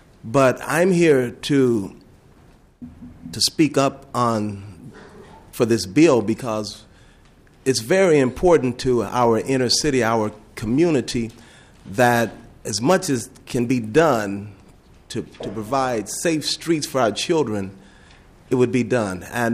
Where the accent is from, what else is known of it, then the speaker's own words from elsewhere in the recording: Minneapolis, Minnesota, United States; I grew up in Minneapolis. I've been a resident of Minneapolis for over 50 years and quite a few years over 50. And I had the privilege of playing on the streets.